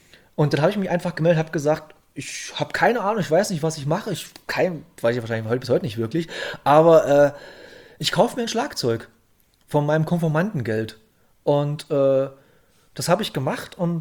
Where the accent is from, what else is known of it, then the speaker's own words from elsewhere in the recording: eastern Germany, Germany; Nee, weil ich bin halt hier im Osten groß geworden